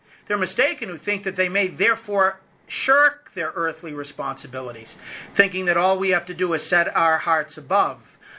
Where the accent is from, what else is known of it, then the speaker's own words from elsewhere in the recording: New England, United States; accent: New England; If I've gone too fast in my New England accent and you'd like slides of this talk